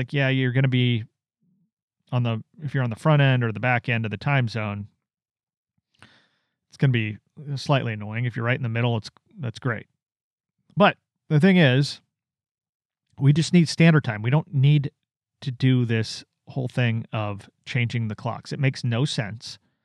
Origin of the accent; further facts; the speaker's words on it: Oregon, United States; I'm from Oregon originally